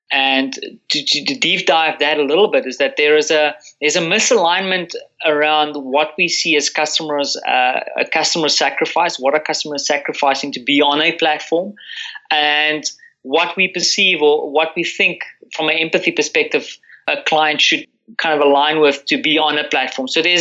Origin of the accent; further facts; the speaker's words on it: South Africa; now in Warsaw, Poland; I'm a South African currently working in Warsaw, Poland.